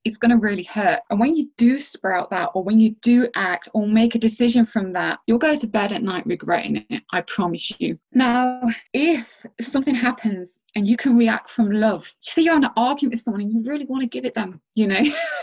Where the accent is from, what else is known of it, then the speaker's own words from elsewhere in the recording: United Kingdom; So for an example, as British people, when we're out in the street, we're like, good morning, good morning.